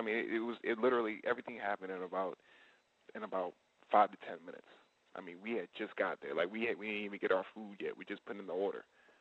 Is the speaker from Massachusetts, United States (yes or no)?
yes; Boston, Massachusetts, United States; because I'm from Boston, so I know her